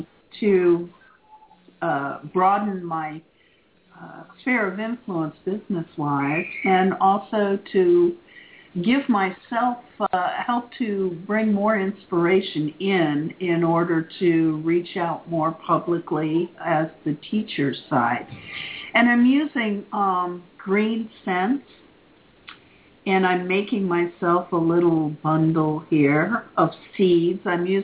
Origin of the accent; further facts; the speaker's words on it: Ireland; And I'm Irish.